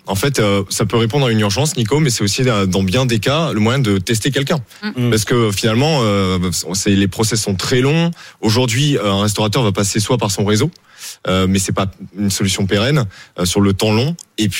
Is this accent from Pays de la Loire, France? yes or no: no; Argelès-sur-Mer, Occitanie, France; Moi, je viens du coup d'Argelès-sur-Mer.